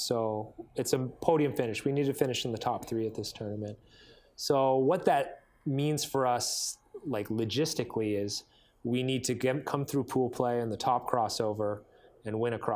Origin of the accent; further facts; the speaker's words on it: Richmond, British Columbia, Canada; I'm from Richmond, BC